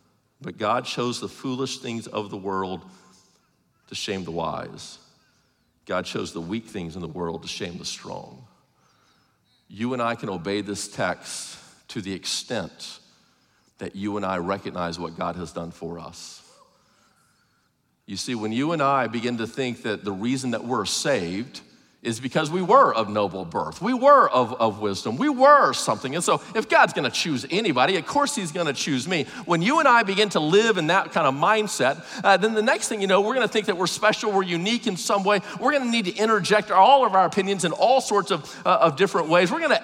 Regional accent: Arkansas, United States; I'm from Arkansas. We're used to that kind of critique.

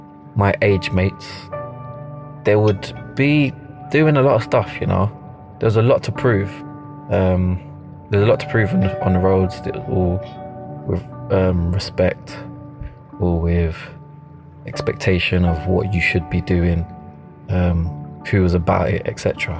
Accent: London, United Kingdom; I grew up in South London

